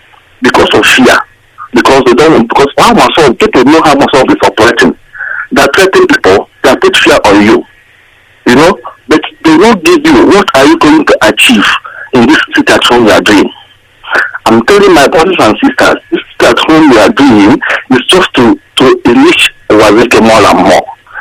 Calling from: Sheffield, Yorkshire and the Humber, United Kingdom; English is a second language; Yeah, I'm calling from Sheffield.

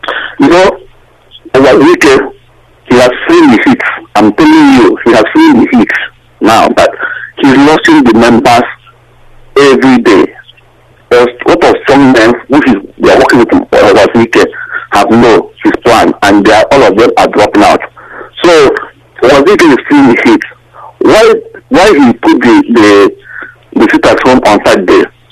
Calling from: Sheffield, Yorkshire and the Humber, United Kingdom; I'm calling from Sheffield.

